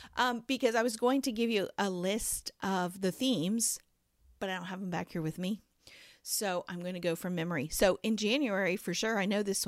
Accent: Florida, United States; especially for us because we're originally from Florida

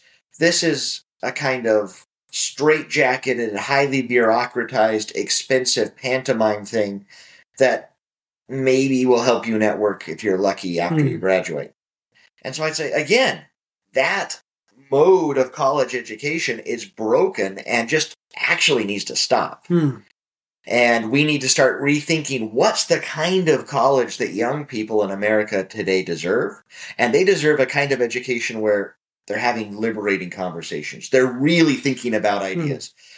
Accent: Wyoming, United States; when I was growing up in Wyoming, liberal arts education, classical learning education was not something that was on my radar.

